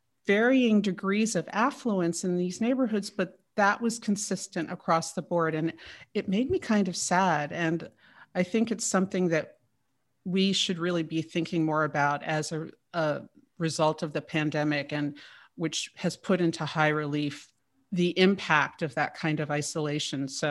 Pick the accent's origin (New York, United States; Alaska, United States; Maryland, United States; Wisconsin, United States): New York, United States; Manhattan; And it was so nurturing in a way that growing up in Manhattan, you don't have that experience.